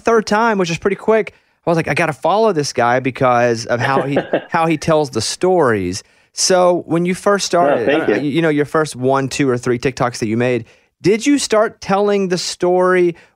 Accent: Arkansas, United States; I grew up in Arkansas, so I'm obviously a massive country music fan.

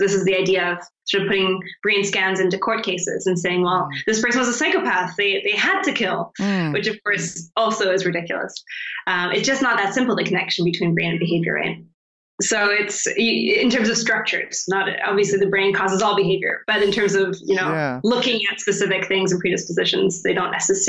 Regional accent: Canada; now in London, United Kingdom; I'm from Canada.

